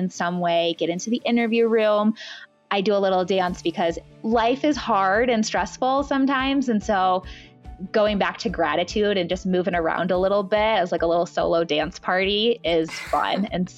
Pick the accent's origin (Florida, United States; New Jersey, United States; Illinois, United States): Illinois, United States; moved away as an adult; I'm originally from Illinois and I moved out to Utah fairly soon after I graduated